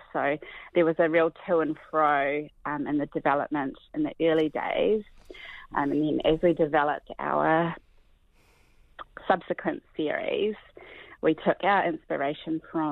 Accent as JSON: {"language": "English", "town": "Christchurch", "region": "Canterbury", "country": "New Zealand", "tie": "born or raised there", "said": "I grew up in Christchurch, which was another stronghold of our whānau"}